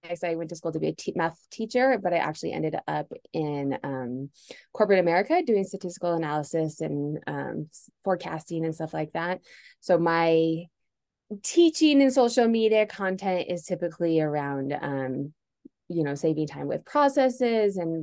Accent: Denver, Colorado, United States; I'm from Denver, still live here

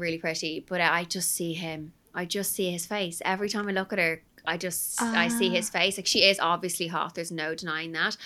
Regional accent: Ireland; speaking of Irish people in Love Island, I'm Irish and I struggle to understand him.

